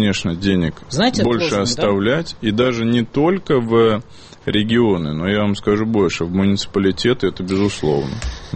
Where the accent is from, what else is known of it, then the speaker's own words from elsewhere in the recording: Moscow, Russia; Я депутат, избранный из Самарской области, но я москвич.